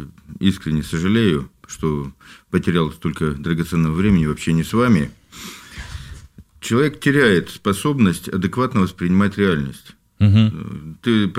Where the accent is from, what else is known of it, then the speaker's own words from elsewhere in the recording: Komi Republic, Russia; born there; now in Saint Petersburg, Russia; Я родился на севере, под Воркутой